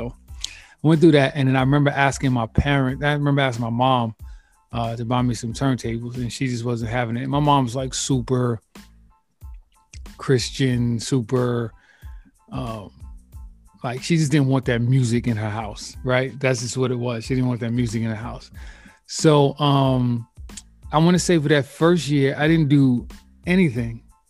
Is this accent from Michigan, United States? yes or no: no; Clinton Hill, New York, United States; so growing up in Clinton Hills, like specifically on my block, which is Lafayette, like the block is super long.